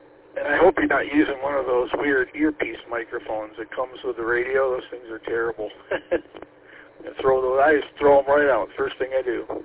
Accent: Shelby Township, Michigan, United States; I'm from Shelby Township too, by the way.

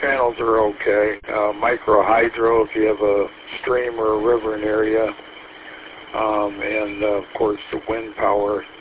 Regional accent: Hawks, Michigan, United States; Originally I am from Hawks, Michigan, over there by Rogers City, Michigan.

